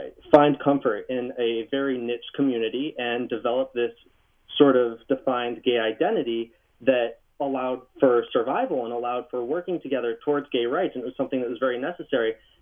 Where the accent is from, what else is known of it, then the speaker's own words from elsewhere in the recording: Georgetown, Massachusetts, United States; I grew up in New England. And I was lucky enough to go to a small public high school up in Massachusetts, Georgetown High School